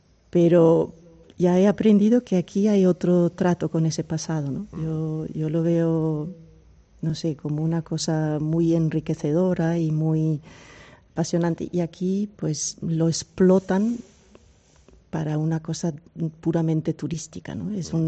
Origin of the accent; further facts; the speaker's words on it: Frankfurt, Hesse, Germany; now in Córdoba, Spain; Me he criado en Alemania. O sea que yo nací en Alemania, en Frankfurt, pero de padre español y de madre alemana, y llevo ya en Córdoba pues 23 años.